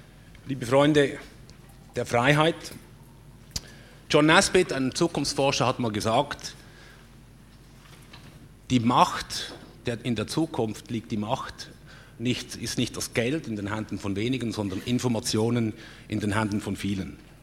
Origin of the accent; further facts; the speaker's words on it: Zug, Switzerland; Es stellt sich heraus, dass Fintech-Startups in meiner Heimatstadt sprießen und gedeihen.